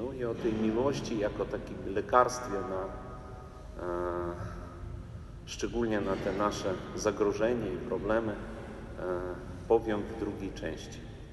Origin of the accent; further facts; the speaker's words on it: Chortkiv, Ternopil Oblast, Ukraine; accent: eastern; Moja matka Polka, ojciec Ukrainiec. Urodziłem się w takim miasteczku Czortków. To jest Tarnopolski obwód, to były Kresy Wschodnie, polskie.